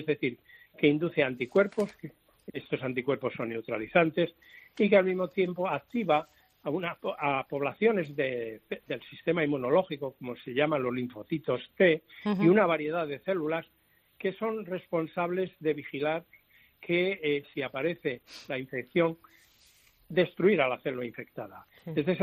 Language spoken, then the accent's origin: Spanish; Spain; que tenemos la capacidad como científicos españoles de poder ser tan competitivos o más que los demás grupos a nivel internacional.